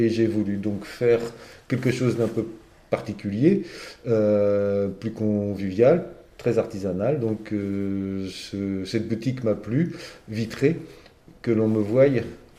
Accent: Île-de-France, France; Je viens moi-même de l'Île-de-France du 9-3, né là-bas.

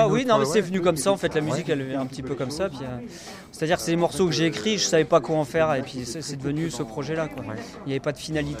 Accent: Cessières, Hauts-de-France, France; Nous, on vient de Laon.

